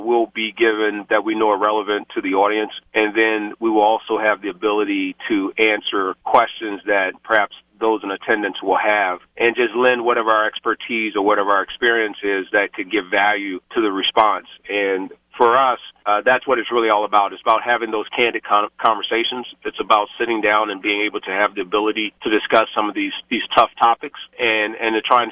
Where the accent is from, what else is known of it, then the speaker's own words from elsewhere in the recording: Virginia, United States; moved away; and then also my home state, Virginia. And for me, being here for over 30 years now